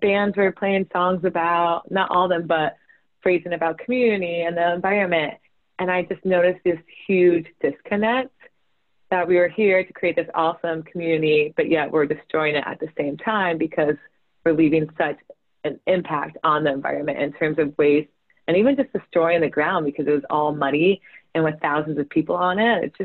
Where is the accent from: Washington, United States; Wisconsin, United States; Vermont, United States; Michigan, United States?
Vermont, United States; Rutland; which is near my hometown in southern Vermont. I'm from Rutland.